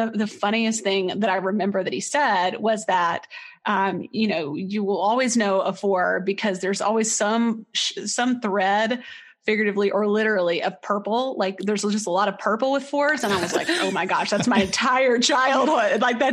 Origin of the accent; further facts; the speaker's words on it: Texas, United States; born there; some friends of my parents who lived in Texas when I was born in Texas.